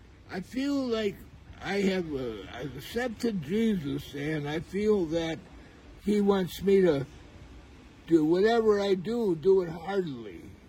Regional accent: Cumberland, Wisconsin, United States; Well, yes, I grew up in Cumberland, Wisconsin, 50 miles south of here on a farm.

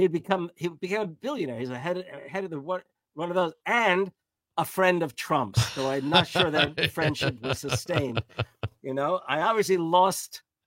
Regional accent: New Jersey, United States; when I was a kid, I had a very close friend in the neighborhood I grew up in Northern New Jersey.

